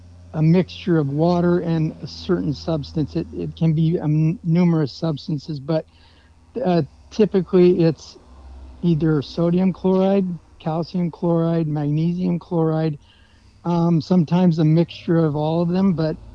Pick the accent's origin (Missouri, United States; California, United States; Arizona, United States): Arizona, United States; Tucson; now in Alaska, United States; A town in Arizona called Tucson. Some call it Tucson, but I call it Tucson.